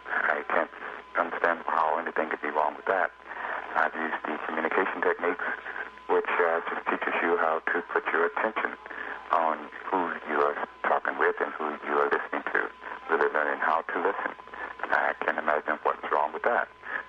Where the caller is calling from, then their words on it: Los Angeles, California, United States; I'm calling from Los Angeles.